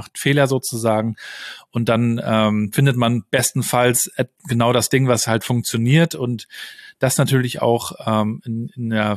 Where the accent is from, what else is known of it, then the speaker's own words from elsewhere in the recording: Warnemünde, Mecklenburg-Vorpommern, Germany; Warnemünde, das ist der Ort von Rostock, wo ich aufgewachsen bin, mittlerweile sehr, kaum noch Familien, ja, sehr extrem touristisch